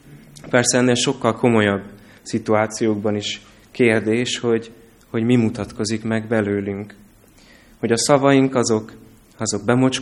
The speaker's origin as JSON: {"language": "Hungarian", "town": "Gyula", "region": "Békés", "country": "Hungary", "said": "A gyulai gyülekezetben, ahonnan én jövök"}